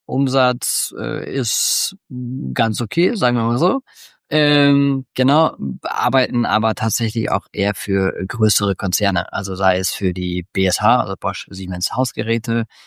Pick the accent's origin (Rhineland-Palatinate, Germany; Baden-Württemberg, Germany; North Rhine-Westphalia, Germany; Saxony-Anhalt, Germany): North Rhine-Westphalia, Germany; born there; komme gebürtig aus der Nähe von Holland. Ich glaube, die nächstgrößere Stadt wäre auf der holländischen Seite Enschede.